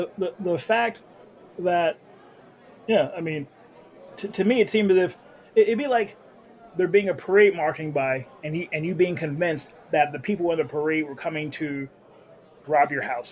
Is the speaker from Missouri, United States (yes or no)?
yes; St. Louis, Missouri, United States; I'm from St. Louis, and there are plenty of people that are armed